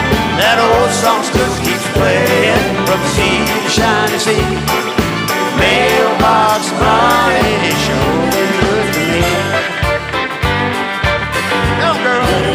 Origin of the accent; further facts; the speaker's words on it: Alabama, United States; because I grew up on Mobile Bay, which is kind of, it's a peewee bay compared to Chesapeake Bay